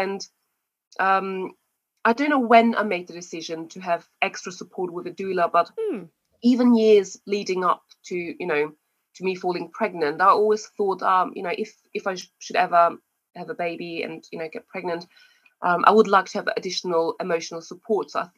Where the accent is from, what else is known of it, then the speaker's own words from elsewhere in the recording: Austria; now in United Kingdom; And I'm from Austria, but I've lived in the UK for 17 years.